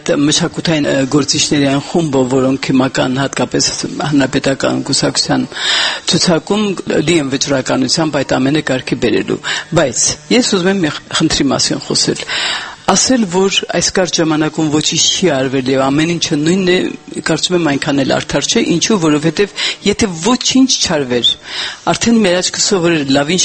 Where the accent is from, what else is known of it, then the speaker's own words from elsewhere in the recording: Yerevan, Armenia; բնակիչ ենք, վերջին հաշվով նախևառաջ Երևանցի ենք